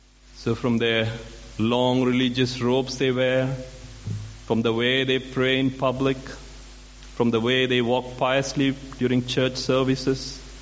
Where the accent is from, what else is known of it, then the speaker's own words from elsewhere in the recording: India; I'm from India, and back in 2010